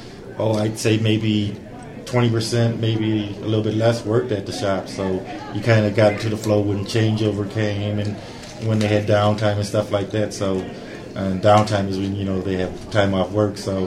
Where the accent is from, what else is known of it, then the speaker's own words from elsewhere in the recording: Lansing, Michigan, United States; Born and raised in Lansing, Michigan.